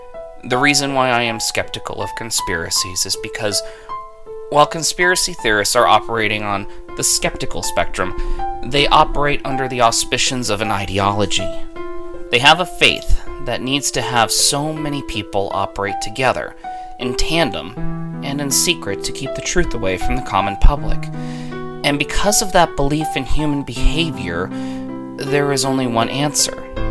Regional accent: New England, United States; I'm a New England kid, and growing up in New England, John F. Kennedy was revered as the Second Coming.

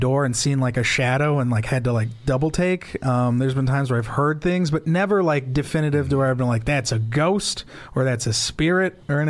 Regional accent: Temecula, California, United States; also born or lived in San Jose; No, I was born in San Jose, California. Okay. Yeah, my family's from Los Angeles. And then I moved to Temecula, California. And that's where I started comedy when I was 21.

